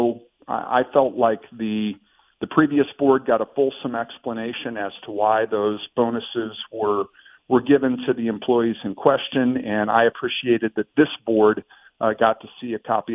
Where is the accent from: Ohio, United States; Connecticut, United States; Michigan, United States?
Ohio, United States; Yeah, you know, there was a bakery that was famous for its donuts, and that was always a Sunday treat for our family.